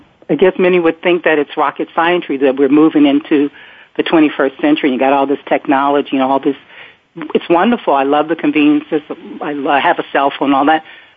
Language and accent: English; Richmond, Virginia, United States; I grew up in Richmond, Virginia. I mean, at that time it wasn't quite a city, but it was the capital, still is the capital. But there were trees.